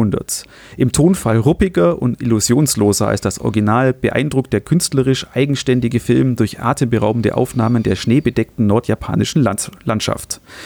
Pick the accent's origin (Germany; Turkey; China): Germany; Bavaria; da ist man natürlich hier als Allgäuer